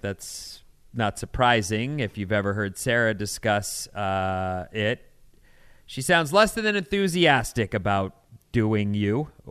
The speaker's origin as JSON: {"language": "English", "country": "Canada", "lives_now": "California, United States", "said": "as a Canadian living in California"}